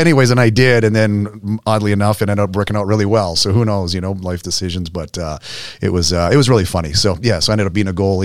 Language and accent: English; Canada; now in Charlotte, United States; so I've been down in Charlotte now for probably 25 years, but grew up in Canada, but I'm as American a Canadian as you could probably